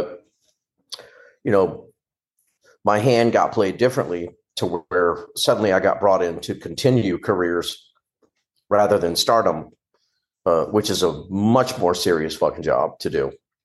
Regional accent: Louisiana, United States; I'm from Louisiana, man. I got a lot of fucking friends that are fucking nuts.

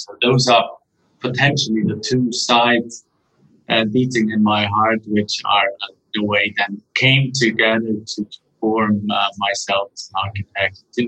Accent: Trentino-Alto Adige, Italy; English is a second language; we are actually quite close with our home base studio where I grew up. So it's in the Dolomites. It's sort of a little alpine region touching the borders of Switzerland and Austria.

